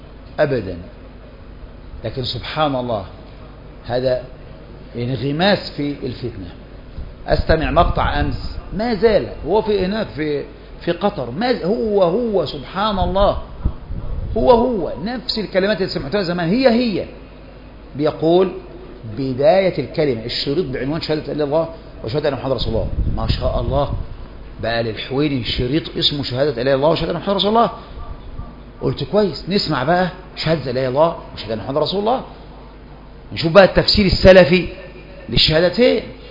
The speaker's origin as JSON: {"language": "Arabic", "country": "Egypt", "said": "وعندنا في مصر مرة كان قاضي بيحكم بإيه"}